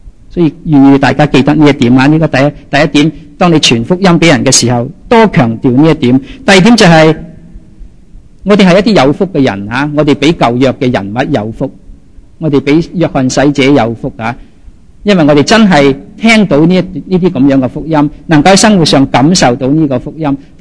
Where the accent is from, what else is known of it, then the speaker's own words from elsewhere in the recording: China; 我哋中国人都可以懂啊